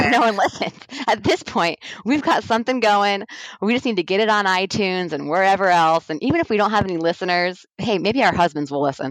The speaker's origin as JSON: {"language": "English", "town": "Columbus", "region": "Ohio", "country": "United States", "said": "So I live in Ohio, Columbus, Ohio, and I am from Columbus, Ohio. That's so boring."}